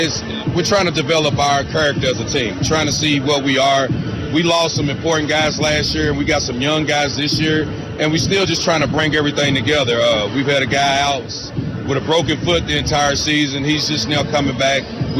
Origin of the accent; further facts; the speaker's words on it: Louisville, Kentucky, United States; Coach, I'm actually from Louisville, but I'm a UK fan